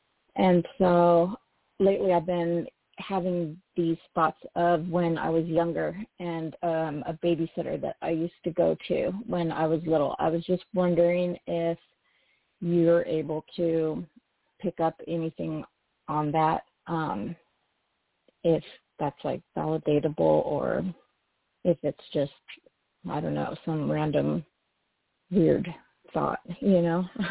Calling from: Phoenix, Arizona, United States; I'm calling from Phoenix.

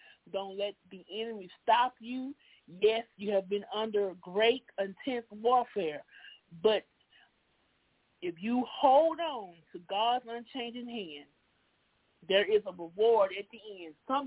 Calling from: Mobile, Alabama, United States; I'm chiming in from Mobile, Alabama.

